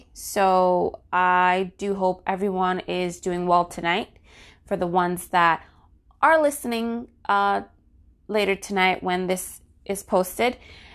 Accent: New Jersey, United States; In my home state, New Jersey, Governor Murphy issued a state of emergency

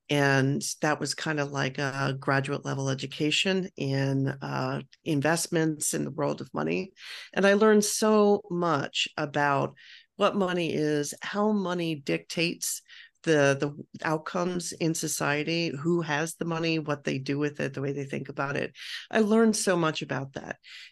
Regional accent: Baltimore, Maryland, United States; So I grew up in Baltimore on the mean streets of Baltimore, and my family really did not have any money to speak of.

